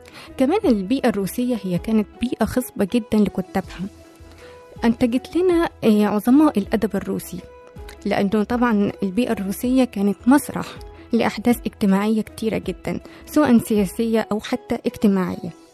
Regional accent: Egypt; ربنا يحفظ بلدنا مصر

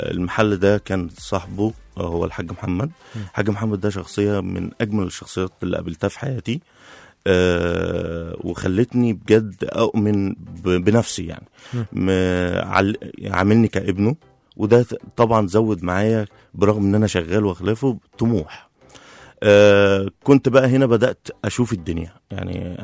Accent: Alexandria, Alexandria Governorate, Egypt; also born or lived in Dabaa; كنت انا اصلا من اسكندريه، وكنت عايش في الفتره الابتدائي كنت في الضبعه بحكم شغل والدي قبل ما يتوفى.

